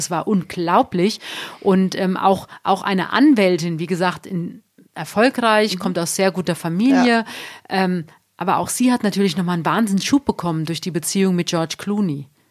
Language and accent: German; Hesse, Germany; now in Munich, Germany; ich bin ja jetzt seit 20 Jahren in München, also von daher, das zeigt ja schon, wie mir München ans Herz gewachsen ist. Ich komme ja eigentlich aus Südhessen, aus der Nähe von Frankfurt.